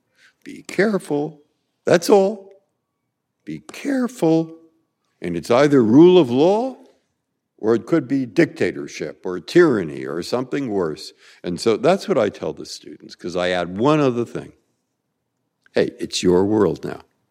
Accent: San Francisco, California, United States; also born or lived in Massachusetts; I grew up in San Francisco. I had my career here in Massachusetts

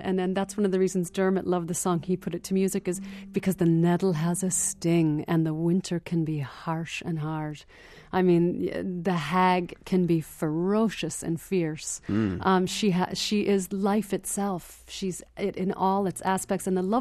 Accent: Detroit, Michigan, United States; born there; Yes, I was. I was born in Detroit.

